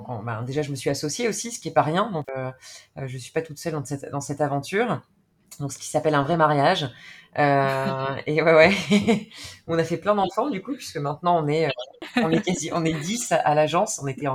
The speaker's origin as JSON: {"language": "French", "town": "Bordeaux", "region": "Nouvelle-Aquitaine", "country": "France", "said": "j'ai 35 ans, j'habite à Bordeaux, je suis bordelaise."}